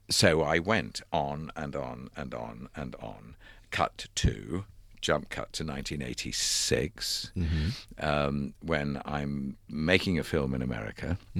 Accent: England, United Kingdom; also born or lived in London; because I was born in London. I grew up in England.

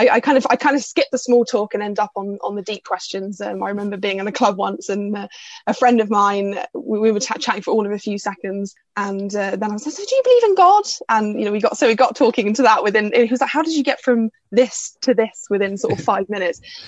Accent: Hackney, London, United Kingdom; So I grew up in Hackney in East London, and my family is still there now.

